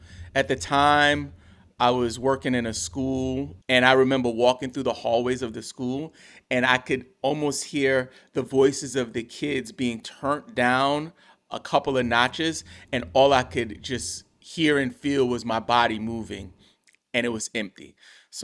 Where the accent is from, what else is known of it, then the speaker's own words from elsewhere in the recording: New York City, New York, United States; my parents were immigrants, right? So I grew up in New York City, clueless to my socioeconomic status.